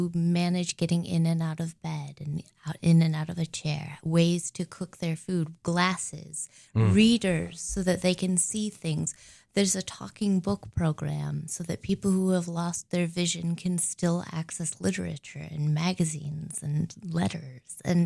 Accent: Sheridan, Wyoming, United States; I'm from Sheridan, Wyoming. I know everyone and everything.

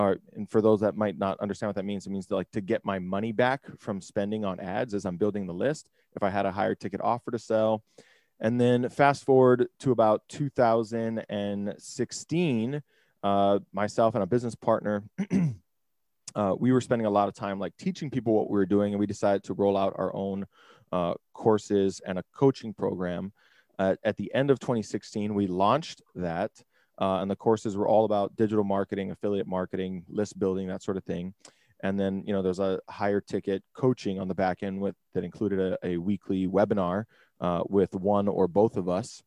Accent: Hawaii, United States; now in Las Vegas, United States; I'm originally from Hawaii. I live in Las Vegas now

